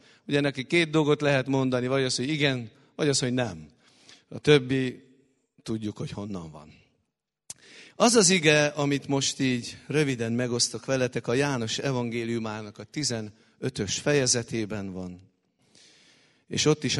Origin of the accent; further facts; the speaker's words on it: Székely Land, Romania; mint székely ember szeretek beszélni